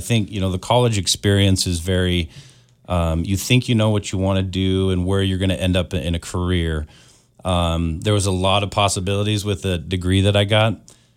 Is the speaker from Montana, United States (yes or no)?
yes; Columbia Falls, Montana, United States; I graduated in 1997, played basketball, did the whole sports thing, loved growing up in Columbia Falls, and, you know, spread my wings and flew a little bit after high school.